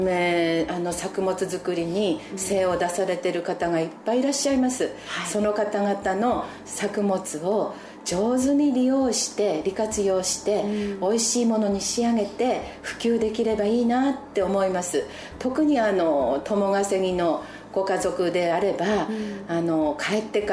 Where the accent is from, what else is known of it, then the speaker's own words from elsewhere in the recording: Aizumisato, Fukushima, Japan; 会津三里町出身ですので私、菜種湯栽培盛んなんですね。